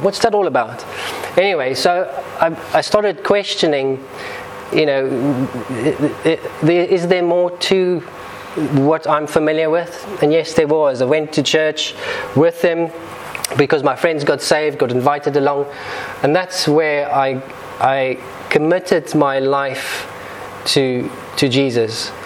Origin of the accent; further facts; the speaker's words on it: Cape Town, Western Cape, South Africa; also born or lived in Pretoria; I'm from South Africa. I was born in 1970 in Pretoria. That's the far north of the country. And moved down south to the southern tip of Africa, Cape Town, which you can see over there, which is my hometown.